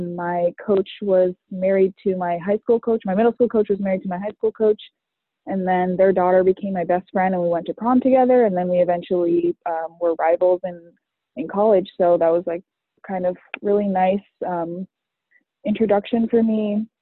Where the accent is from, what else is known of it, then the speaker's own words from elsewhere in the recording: Northampton, Massachusetts, United States; I'm originally from Northampton, Massachusetts, which is like the western side, not the side of Boston. Super rural, very liberal.